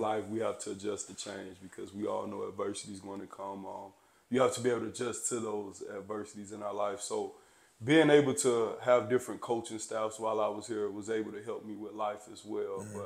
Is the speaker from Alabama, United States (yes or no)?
yes; Eufaula, Alabama, United States; Country. Really just, you know, small town kid, big dreams, got me to where I'm at today, and just always went fishing. Spent a lot of time in Union Springs, Alabama, on Highway 82 as well.